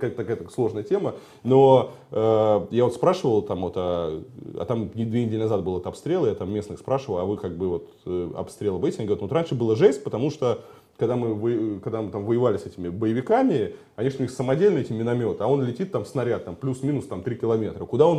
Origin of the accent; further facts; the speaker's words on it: Russia; Я говорю, из России.